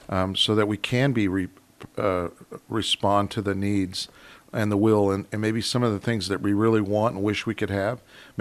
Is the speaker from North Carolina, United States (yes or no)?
no; Georgia, United States; I came up from Georgia, and I went to my first experience in Alaska going to a school was Bartlett High School